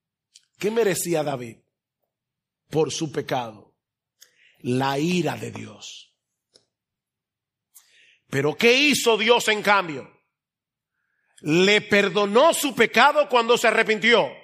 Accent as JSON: {"language": "Spanish", "country": "Dominican Republic", "said": "Y nosotros que somos dominicanos"}